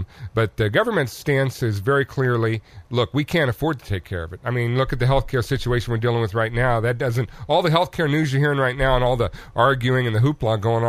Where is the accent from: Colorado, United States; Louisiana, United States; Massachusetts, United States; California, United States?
Colorado, United States; I've lived in other college towns, but like I lived in Boulder when I'm from Colorado